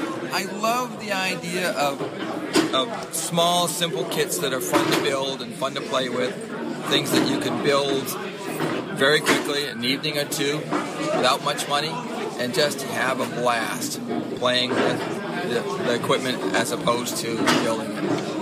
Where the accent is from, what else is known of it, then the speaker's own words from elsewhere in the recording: Limerick, Maine, United States; and I'm from Limerick, Maine.